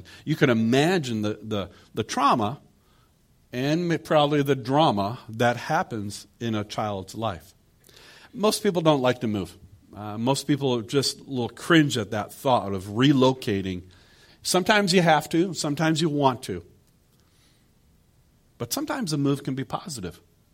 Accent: Michigan, United States; people where I grew up in Michigan, other would have been, I'm retiring and I'm moving to Florida.

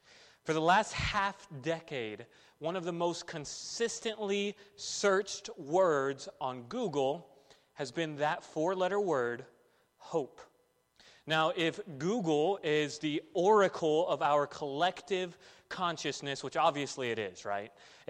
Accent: Texas, United States; now in North Carolina, United States; I'm from Texas. I married a girl from Oregon. I met her at college in California, got married in Puerto Rico, and moved to North Carolina.

